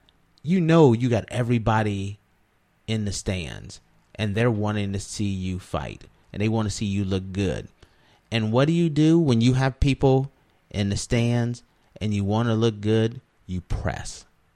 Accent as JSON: {"language": "English", "region": "Ohio", "country": "United States", "tie": "born or raised there", "said": "Ohio. I grew up in Ohio, and it is a big deal."}